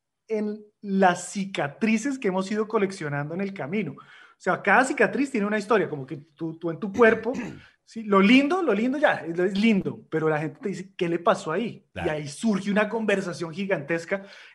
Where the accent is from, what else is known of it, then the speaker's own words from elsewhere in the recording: Colombia; yo que soy colombiano.